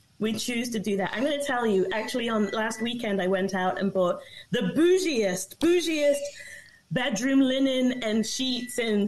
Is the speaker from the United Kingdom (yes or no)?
yes; England, United Kingdom; moved away as an adult; now in Canada; I was 23 when I came to Canada from England.